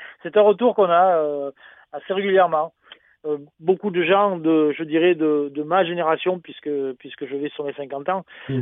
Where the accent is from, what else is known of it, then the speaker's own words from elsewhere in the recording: Albi, Occitanie, France; Essentiellement de Tarnet, puisque le guitariste, moi-même et le clavier, nous sommes d'Albi et aux alentours